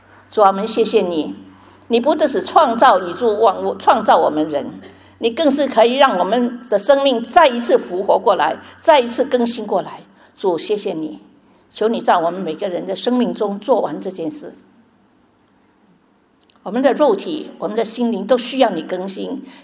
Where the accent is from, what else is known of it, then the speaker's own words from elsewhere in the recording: China; 对我们从中国来的人更紧张